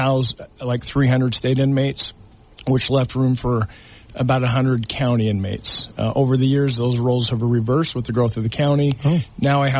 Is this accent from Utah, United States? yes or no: yes; Utah, United States; so I grew up primarily in the Green Valley area. But every morning on my way to Pineview High School, I'd drive right past Dixie High School along I-15.